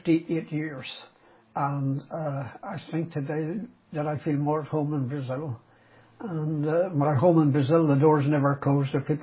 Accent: Belfast, Northern Ireland, United Kingdom; Yes, I grew up in East Belfast. Ravenhill, Castlereagh, we moved about a lot.

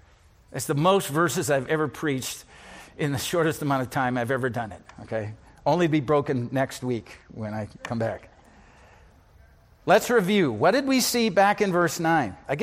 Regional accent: Iowa, United States; but I'm from Iowa. Storm clouds are good. You love storm clouds. They bring rain.

